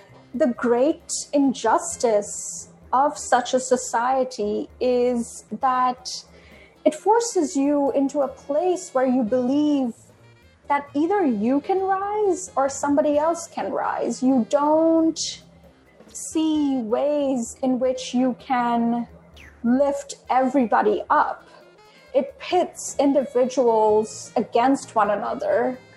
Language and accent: English; Kolkata, West Bengal, India; moved away as an adult; now in United States; I grew up in Kolkata in India. It's a huge city. And I have lived in the U.S. Since I moved here for undergrad. So I've been here for a while now.